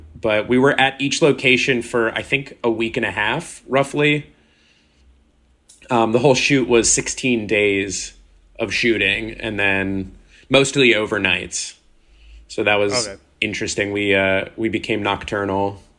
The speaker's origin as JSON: {"language": "English", "town": "Frederick", "region": "Maryland", "country": "United States", "tie": "born or raised there", "said": "And that's in Thurmont, Maryland, which is this like outskirt of my hometown, Frederick."}